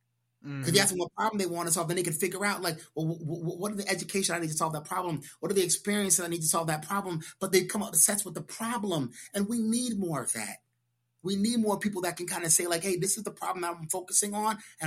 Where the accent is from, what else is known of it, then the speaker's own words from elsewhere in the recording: Brooklyn, New York, United States; I don't know a lot about the life of farmers because I grew up in Brooklyn, New York.